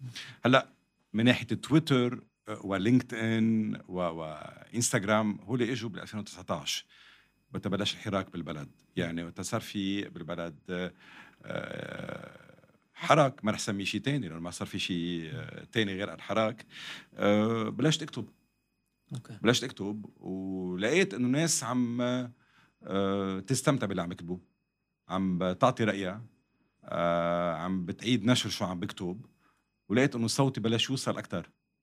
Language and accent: Arabic; Lebanon; بعتبر نفسي أنا مواطن لبناني على مسافة من الكل. أنا خريج جامعة أمريكية